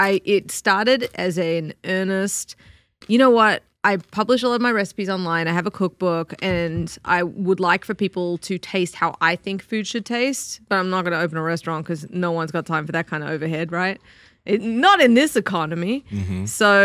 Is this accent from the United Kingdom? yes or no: no; Australia; now in United States; I think growing up in Australia, having a smaller population, we have a lot of what I would describe as kind of cleaner foods.